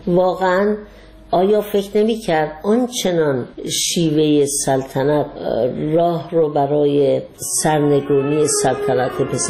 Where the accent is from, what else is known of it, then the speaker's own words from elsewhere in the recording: Iran; من یک ایرانی هستم، در ایران زندگی میکنم